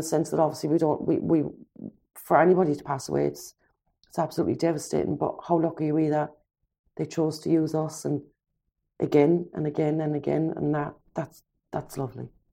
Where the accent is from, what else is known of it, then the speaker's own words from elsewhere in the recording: Ireland; growing up in Ireland, we had such a big family.